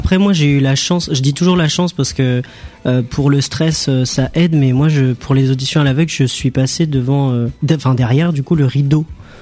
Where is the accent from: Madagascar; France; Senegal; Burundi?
France; Soulignonne, Nouvelle-Aquitaine; also born or lived in Bordeaux; Voilà, je suis né à Bordeaux, mais j'ai grandi à Soulignonne exactement.